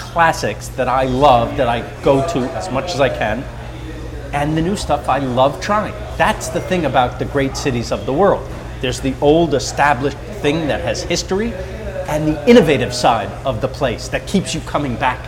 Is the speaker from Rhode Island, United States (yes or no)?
no; New York, United States; You know why? Because I'm from New York. And I wanted to do, I felt an obligation to do the definitive New York.